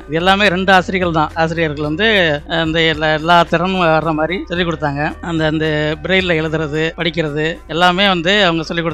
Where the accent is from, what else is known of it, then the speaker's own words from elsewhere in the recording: Manjan Vidudhi, Tamil Nadu, India; born there; எனது பிறப்பை பற்றி கூற வேண்டும் என்றால், நான் கடந்த 1969 புதுக்கோட்டை மாவட்டம் ஆலங்குடி வட்டம் மாஞ்சன் விடுதி என்ற கிராமத்தில் … தம்பதியினருக்கு முதல் மகனாக பிறந்தேன்.